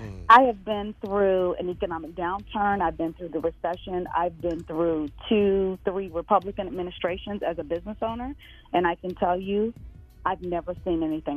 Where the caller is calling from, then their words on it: Atlanta, Georgia, United States; Hi, Steve. This is … I'm calling from Atlanta, Georgia.